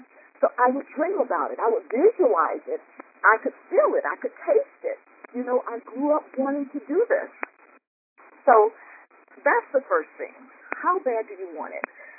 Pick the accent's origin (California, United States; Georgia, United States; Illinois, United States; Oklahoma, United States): Georgia, United States; Gainesville; I grew up in Gainesville, Georgia. As a teenager, I always wanted to be a model.